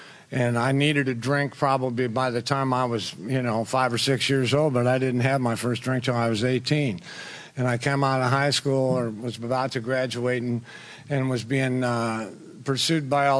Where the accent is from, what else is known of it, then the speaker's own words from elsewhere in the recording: Troy, Ohio, United States; Anyway, I grew up in Troy, Ohio. It's a little town, about 12,000 people.